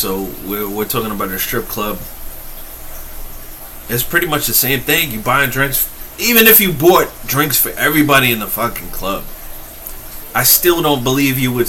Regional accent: New York, United States; We're from New York, right?

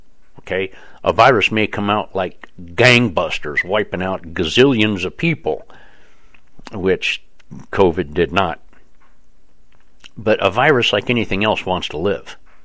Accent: United States; I am an American, a patriot, and an activist.

